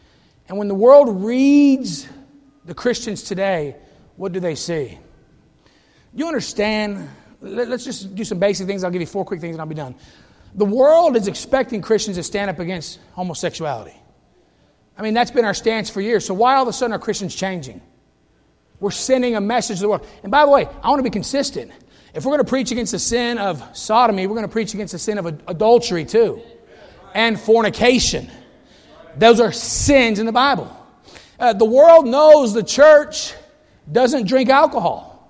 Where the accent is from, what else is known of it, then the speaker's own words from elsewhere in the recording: United States; By the way, I'm always an American. It doesn't matter what country I'm in. I have a passport that proves that I am an American, and thank God I'm an American citizen.